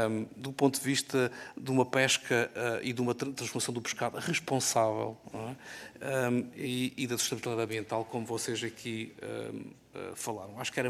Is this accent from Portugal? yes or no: yes; Algarve, Portugal; Eu sou do Algarve, portanto, muitas fábricas fecharam.